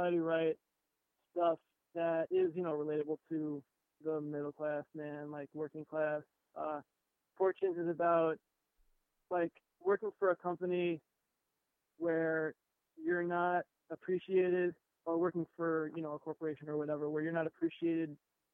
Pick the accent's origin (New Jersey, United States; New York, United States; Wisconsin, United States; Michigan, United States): New York, United States; We're from Long Island, which is we're about an hour outside of the city.